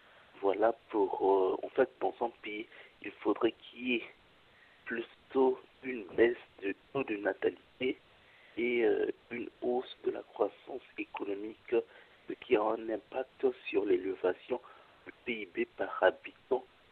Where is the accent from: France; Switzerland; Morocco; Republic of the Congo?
Republic of the Congo; du Congo-Brazzaville.